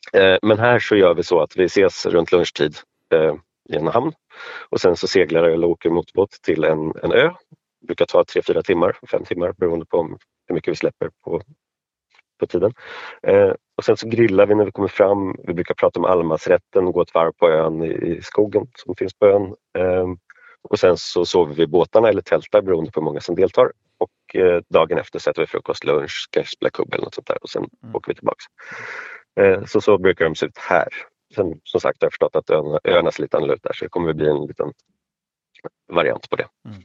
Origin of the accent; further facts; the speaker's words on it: Stockholm, Stockholm County, Sweden; Ja, alltså i och med att jag är stockholmare och bor i Stockholm